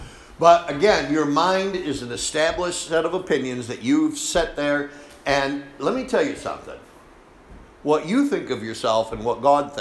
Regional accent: Machias, Maine, United States; I grew up on Route 16 in Machias.

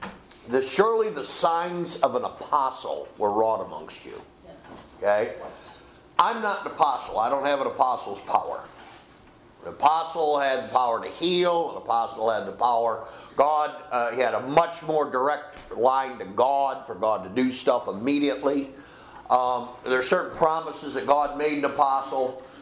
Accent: Machias, Maine, United States; You know, I always remember growing up in Machias, you know, a mile and a half out of town and such, and never with the town kids

